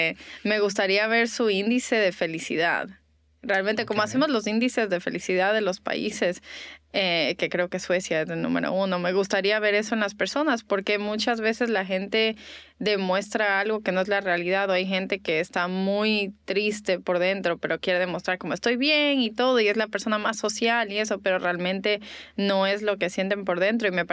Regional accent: Dominican Republic; also born or lived in United States; now in Miami, United States; soy de todo lado un poco, nací aquí en Estados Unidos, mi familia es de Ecuador, me crié en República Dominicana, soy también italiana, así que soy ciudadana del mundo.

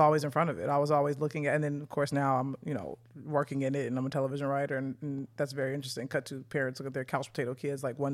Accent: Chicago, Illinois, United States; Well, I grew up on the south side of Chicago, like right off of what people know Chicago. I grew up off of like 79th Street, off mm-hmm. of Dan Ryan.

